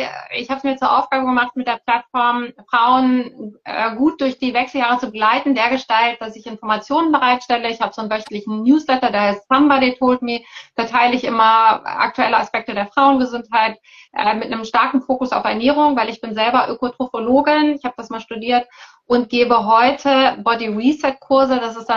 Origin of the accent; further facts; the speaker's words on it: Hamburg, Germany; weil ich bin aus Hamburg und Hamburg ist heute ein dunkler Himmel.